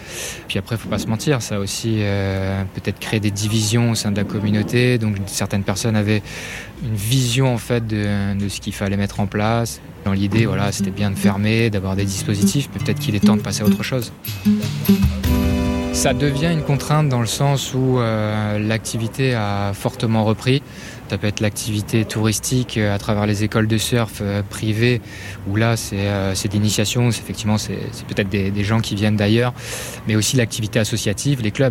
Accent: Réunion, France; j'ai grandi à La Réunion, ça fait plus de 20 ans que j'y habite.

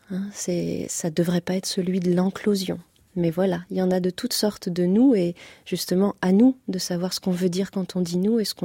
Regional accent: Nantes, Pays de la Loire, France; c'est un toponyme très très fréquent à côté de Nantes, là d'où je viens.

